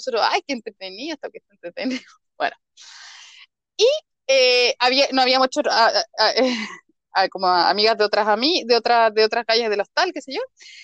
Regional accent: Chile; porque como buena chilena, tú sabes, el carrete parte después de las 12

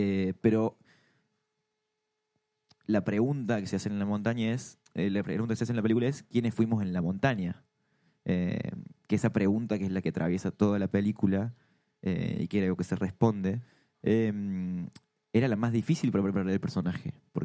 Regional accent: Córdoba, Argentina; accent: Cordobés; cuando hablo con mi madre me sale, pero soy el cordobés número uno

